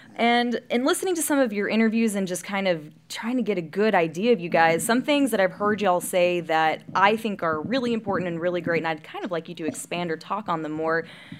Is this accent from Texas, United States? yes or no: yes; Midlothian, Texas, United States; I'm from the country. I'm from Midlothian, Texas.